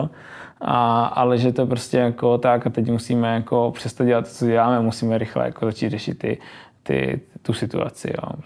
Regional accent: Zlín, Zlín Region, Czechia; tak já jsem navíc ze Zlína, takže tam měl tomu nějakou vazbu

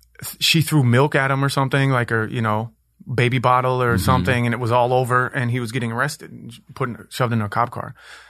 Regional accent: Minneapolis, Minnesota, United States; born there; So I was born in Minneapolis in Powderhorn, which was like a super, super hood place in the 80s and 90s.

